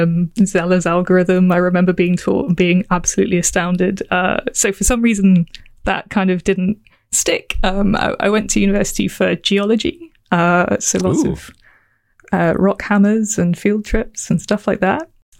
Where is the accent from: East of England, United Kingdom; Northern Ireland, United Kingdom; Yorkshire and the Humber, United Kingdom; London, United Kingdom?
East of England, United Kingdom; also born or lived in Oxford; I'm from the UK and moved around a little bit, but not very far in American terms, at least. So I grew up in Norfolk. I spent about 10 years in Oxford and I now live near Cambridge. So, south of England.